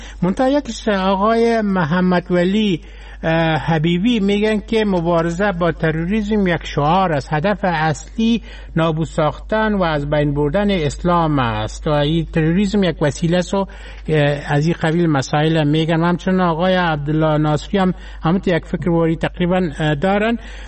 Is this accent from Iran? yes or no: no; Afghanistan; ما هم از افغانستان هستیم